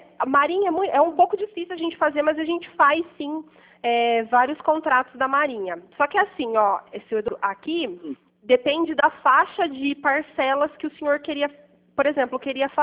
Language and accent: Portuguese; Pirassununga, São Paulo, Brazil; Eu sou de Pirassununga